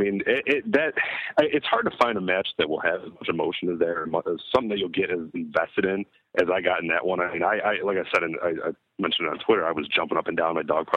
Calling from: Oak Park, Illinois, United States; I'm from Oak Park, Illinois.

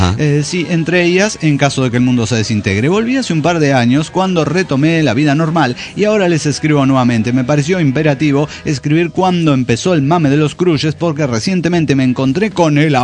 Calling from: Quito, Pichincha, Ecuador; de Quito, Ecuador.

